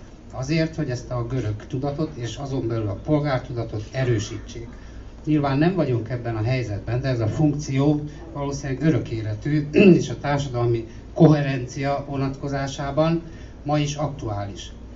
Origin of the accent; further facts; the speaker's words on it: Debrecen, Hajdú-Bihar, Hungary; Életszerűen a helyzet az, hogy egy vidéki nagyvárosban, mint ahonnan jövök Debrecen, egy színház van, és az több, mint csak egy jó művész színház.